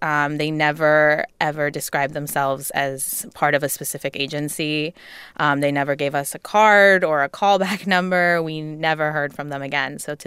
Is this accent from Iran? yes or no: yes; Iran; And I think it's important to note that my family is not Muslim. We are obviously from Iran, which is an Islamic republic, but we don't practice and all of that.